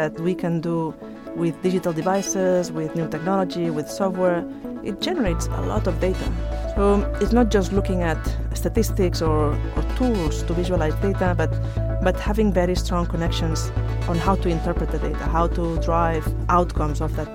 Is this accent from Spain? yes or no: yes; Barcelona, Catalonia, Spain; moved away as an adult; now in Asia; So I'm originally from Barcelona in Spain, and I've been in Asia for the past 12 years.